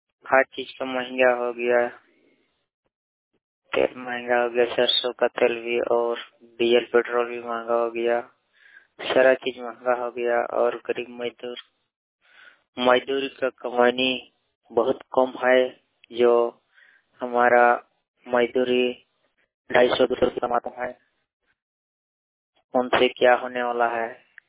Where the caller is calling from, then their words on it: Narayanpur, Jharkhand, India; और मैं रहने वाला रालीबड़ा गांव का पोस्ट पैक थाना पैक नारायणपुर जिला बोकारो झारखंड।